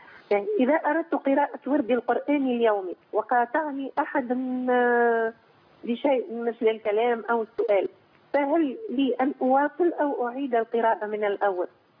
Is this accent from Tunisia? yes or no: yes; Tunisia; أنا من تونس ولا يمكن تحويل أموال من تونس